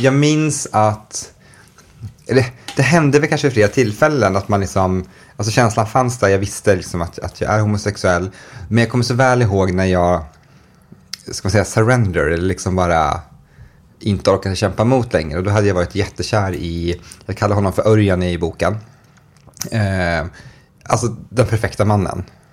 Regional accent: Norrland, Sweden; Så det var därför vi växte upp i Norrland. Så flyttade vi dit när vi var 5.

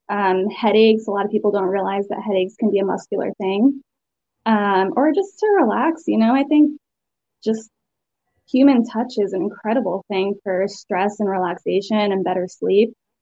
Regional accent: Connecticut, United States; also born or lived in Nashville / Savannah / North Carolina; Sure. I'm from Connecticut originally. I have 5 siblings. I'm the oldest, the trailblazer. And I've been down south for almost 10 years.

